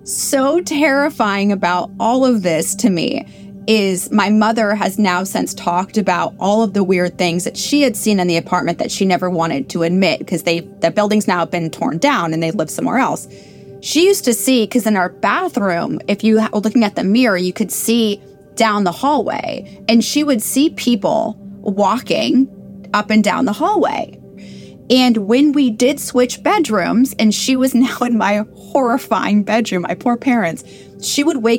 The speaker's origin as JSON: {"language": "English", "town": "Seattle", "region": "Washington", "country": "United States", "tie": "born or raised there", "said": "So I grew up in Seattle, Washington, in a Victorian fourplex."}